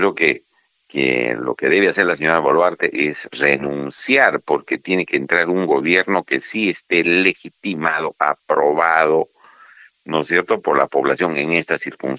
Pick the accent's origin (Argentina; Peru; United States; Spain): Peru; Puno; por lo menos en mi tierra, en Puno, sigue en reclamos.